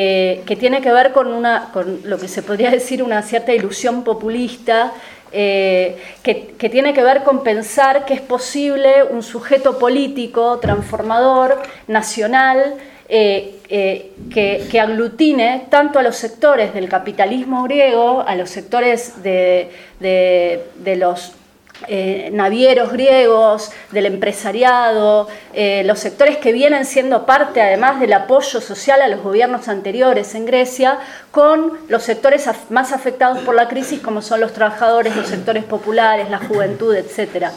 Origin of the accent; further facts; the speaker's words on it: Argentina; yo vengo de Argentina